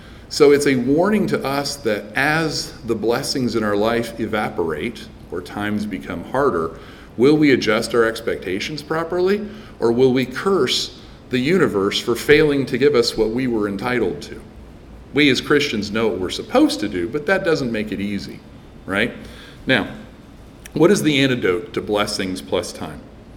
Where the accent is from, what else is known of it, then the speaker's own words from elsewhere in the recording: Texas, United States; I have had air conditioning my whole life growing up in Texas.